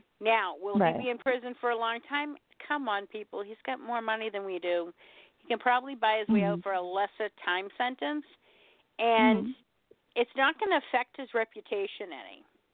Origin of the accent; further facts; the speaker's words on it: Boston, Massachusetts, United States; If it wasn't for the fact that I'm from Boston and I've heard of the Celtics